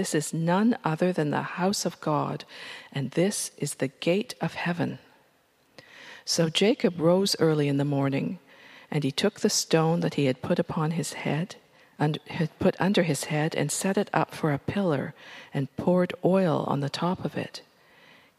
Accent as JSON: {"language": "English", "country": "Canada", "said": "as an Irish Canadian who went to Branksome Hall, my singing about slavery is a little bit rich."}